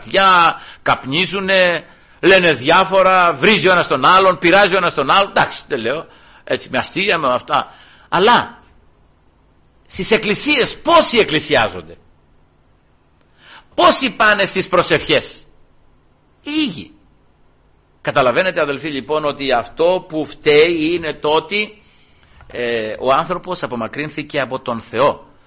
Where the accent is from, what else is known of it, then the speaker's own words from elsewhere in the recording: Greece; born there; Τώρα έτυχε, γεννηθήκαμε στην Ελλάδα